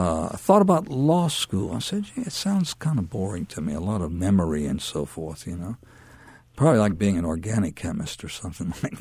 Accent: New Orleans, Louisiana, United States; I decided I wanted to go to Loyola New Orleans, which was my hometown, and they offered me a very nice fellowship

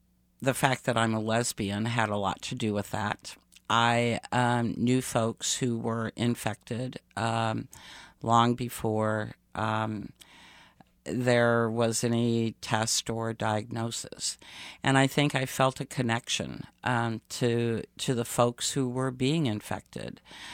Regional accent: Terre Haute, Indiana, United States; I was born and raised in Terre Haute, Indiana, and no offense to Terre Haute, Indiana, but my one goal in life was to get out of Terre Haute, Indiana.

